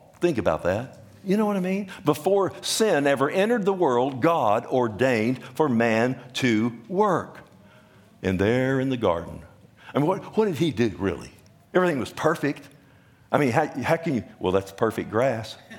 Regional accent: Texas, United States; No one tells me what to do. I'm my own man. I'm an American. I'm a Texan, by golly.

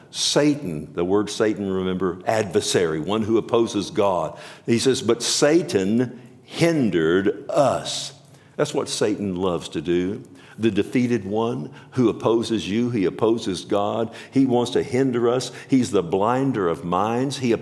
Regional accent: Texas, United States; because I'm a Texan, don't know any better.

